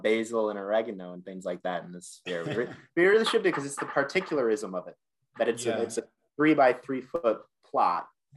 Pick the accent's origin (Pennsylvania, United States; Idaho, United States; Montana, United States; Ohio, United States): Pennsylvania, United States; I'm from Pennsylvania